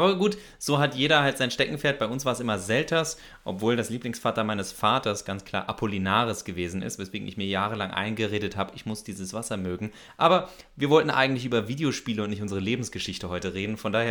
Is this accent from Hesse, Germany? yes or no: yes; Eschwege, Hesse, Germany; Aber ich weiß noch, in Eschwege, wo ich groß geworden bin